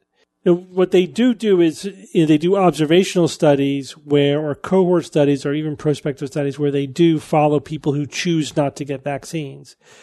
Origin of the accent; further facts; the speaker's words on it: the South, United States; I grew up in the Bible Belt and went to a Catholic school